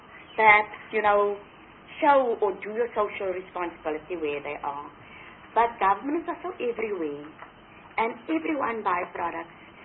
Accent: Port Elizabeth, Eastern Cape, South Africa; Like, I come from Port Elizabeth.

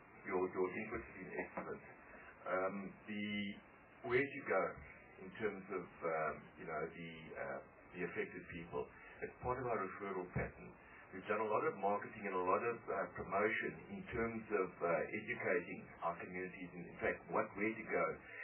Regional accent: Tronyana, Eastern Cape, South Africa; born there; I was born in Tronyana in the Transkei, and my mother was born in Tumakala in the Suska. So I'm like standing between the two.

